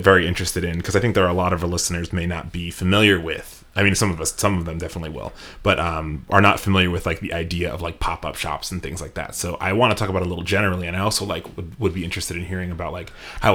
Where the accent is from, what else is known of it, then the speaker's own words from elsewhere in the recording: East Coast, United States; and obviously I'm like from the East Coast, like I don't know a ton about like